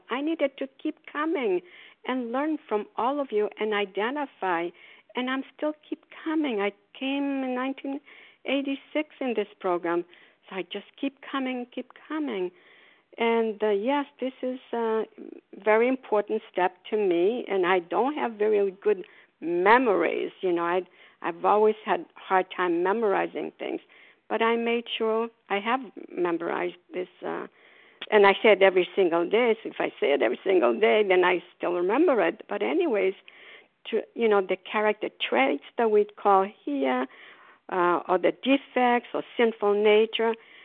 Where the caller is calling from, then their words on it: Port Charlotte, Florida, United States; And I'm calling from Port Charlotte, Florida. We are snowbirds down here.